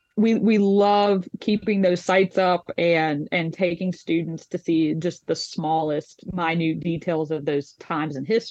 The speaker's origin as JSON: {"language": "English", "town": "Flemington", "region": "West Virginia", "country": "United States", "said": "So, I'm originally from Flemington, West Virginia. It's a town of 300 in Taylor County, kind of near Grafton, Clarksburg area."}